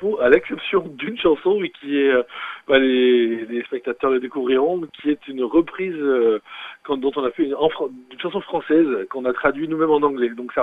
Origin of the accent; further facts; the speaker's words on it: Valence, Auvergne-Rhône-Alpes, France; On n'est pas très loin, nous sommes de Valence.